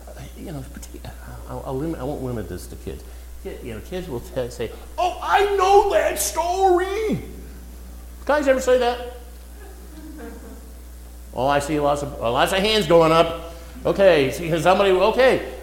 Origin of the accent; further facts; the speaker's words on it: Ohio, United States; I'm from Ohio.